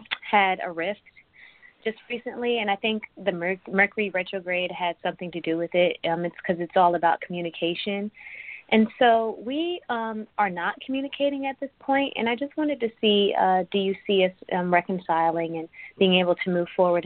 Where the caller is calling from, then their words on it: Los Angeles, California, United States; I'm calling from Los Angeles.